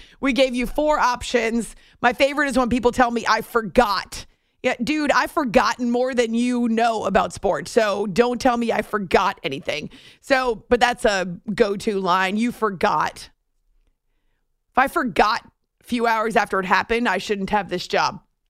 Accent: New Hampshire, United States; or they know mom from when we were growing up in New Hampshire, when I was growing up in New Hampshire.

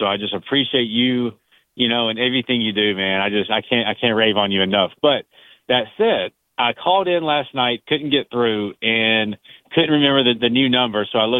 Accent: Florence, Alabama, United States; because I'm from Florence, Alabama, originally.

